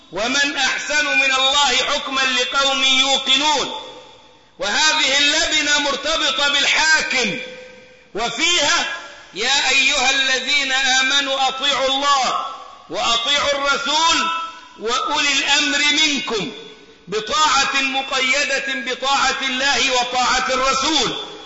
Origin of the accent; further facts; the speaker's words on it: Egypt; بالبلد زي ما بيقولوا عندنا في مصر طوبة على طوبة